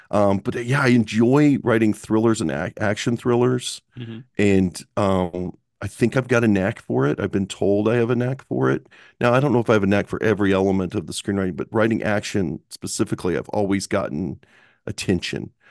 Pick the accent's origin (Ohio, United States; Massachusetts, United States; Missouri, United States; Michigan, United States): Missouri, United States; Kansas City; Right, I'm from Kansas City.